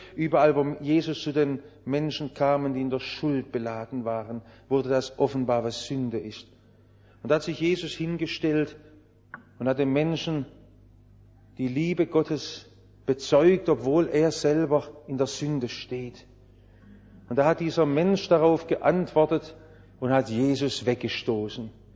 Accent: Baden-Württemberg, Germany; accent: Swabian; Ich bin Schwabe. Das kann ich nicht verleugnen. Ich kann noch so sehr mich bemühen, Schriftdeutsch zu reden. Es wird an Au und Ei immer wieder durchklingen, dass ich Schwabe bin.

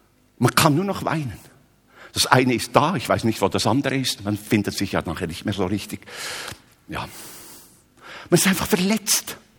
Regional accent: Switzerland; Bei uns in der Schweiz gibt es so Familien mit Ländlermusik, also das ist so volkstümliche Musik.

